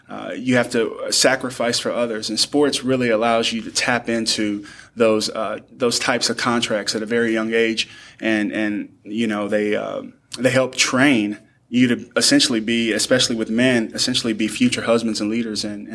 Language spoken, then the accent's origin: English; St. Louis, Missouri, United States; I grew up in St. Louis, Missouri. I played high school sports only, basketball, football, and track and field.